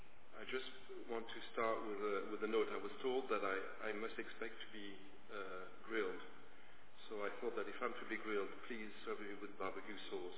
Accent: Mauritius; I grew up in Mauritius. And Mauritius is a very small island where not much happens

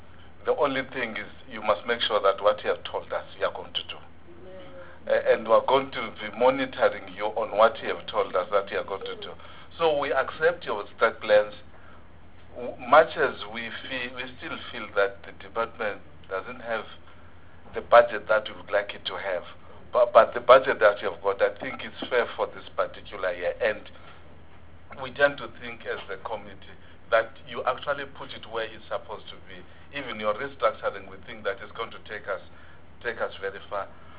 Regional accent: Eastern Cape, South Africa; now in Cape Town, South Africa; I'm from rural areas. I came from Eastern Cape and I came to Cape Town.

